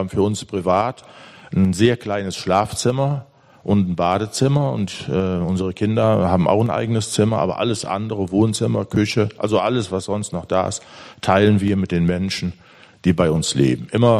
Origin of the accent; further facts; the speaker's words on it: North Rhine-Westphalia, Germany; Aufgewachsen bin ich in der Nähe von Köln, in einem ganz normalen Elternhaus. Meine Eltern waren Arbeiter.